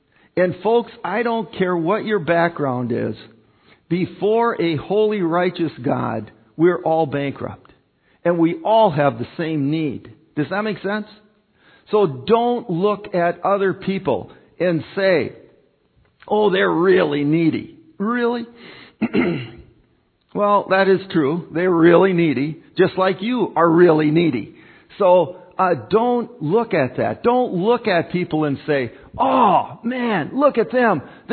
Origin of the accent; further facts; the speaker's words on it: Minnesota, United States; I come from the Iron Range, and the Iron Range, Hibbing was the hotshot city.